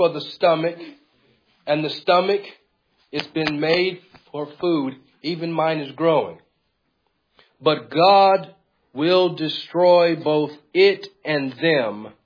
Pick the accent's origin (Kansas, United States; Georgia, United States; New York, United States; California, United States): California, United States; now in Nigeria; I'm from California, but I've been a missionary in Nigeria for almost 3 years.